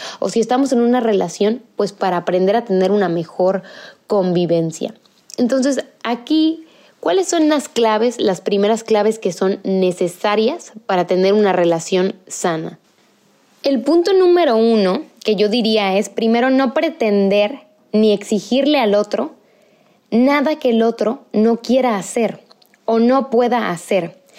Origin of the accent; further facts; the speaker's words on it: Mexico; Yo, por ejemplo, que soy de México